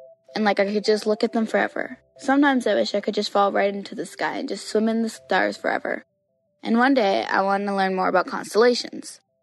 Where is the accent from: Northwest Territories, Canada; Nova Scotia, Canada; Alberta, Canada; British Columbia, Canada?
Alberta, Canada; I'm from Alberta, Canada.